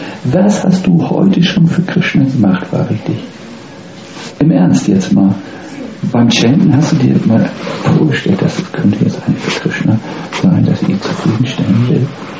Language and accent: German; Northern Germany, Germany; Ich komme aus Norddeutschland, da macht man sowas nicht.